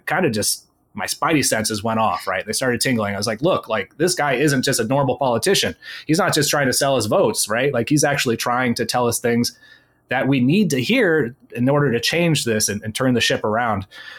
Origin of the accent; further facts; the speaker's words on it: California, United States; So I grew up in the Bay Area, California.